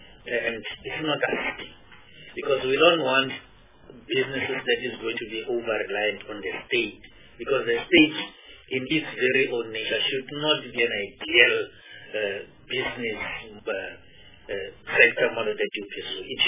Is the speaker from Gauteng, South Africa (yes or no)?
no; North West, South Africa; I'm from Northwest, Minister.